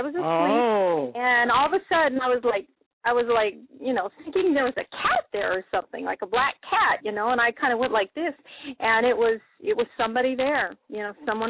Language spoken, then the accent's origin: English; Denver, Colorado, United States; also born or lived in Grand Rapids; I'm from Denver, Colorado. I went to school there. Then I went to college in Grand Rapids, Michigan.